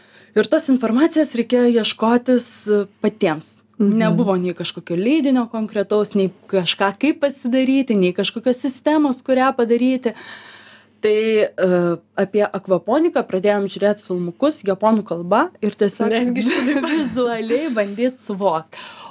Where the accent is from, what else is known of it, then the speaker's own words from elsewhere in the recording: Vilnius, Vilnius County, Lithuania; Ja, mes abu vilniečiai. Ja, abu esam vilniečiai